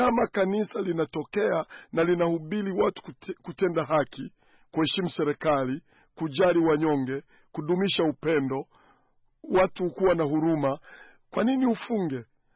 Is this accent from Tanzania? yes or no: yes; Tanzania; kule kwetu Tanzania